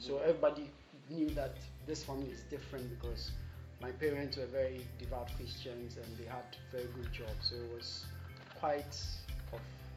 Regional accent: Ghana; it's amazing that I do not speak the Ghana language, though I've been here all my life. And as for my hometown language, I also don't know how to speak it, so it's basically English.

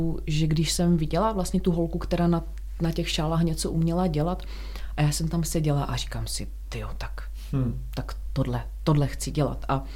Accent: Ostrava, Moravian-Silesian Region, Czechia; já jsem původně z Ostravy a teda vlastně jsem byla v Ostravě i po tom úraze

